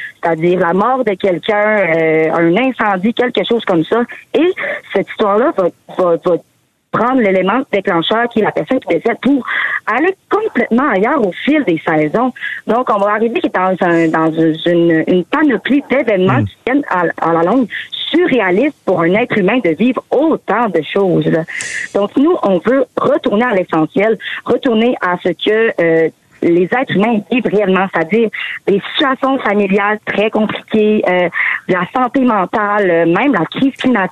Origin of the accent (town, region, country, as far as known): Quebec, Canada